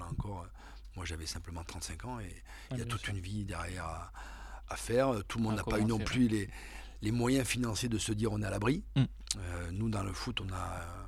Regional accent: Brive-la-Gaillarde, Nouvelle-Aquitaine, France; born there; Alors moi, je suis né à Brive, donc dans une ville où on parle de rugby.

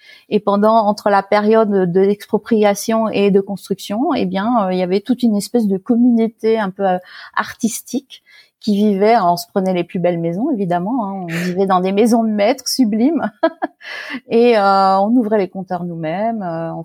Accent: Île-de-France, France; also born or lived in Fayence, France; Alors j'ai grandi dans une très jolie propriété dans la région parisienne. La première partie de ma vie. Ensuite, mes parents ont déménagé et on est allé dans la Garrigue, dans le sud de la France, dans un petit village qui s'appelait Fayence.

